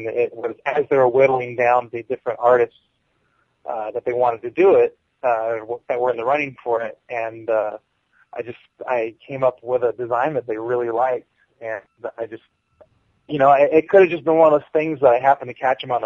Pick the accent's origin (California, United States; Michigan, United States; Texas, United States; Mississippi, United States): California, United States; Los Angeles; It's in my hometown of Los Angeles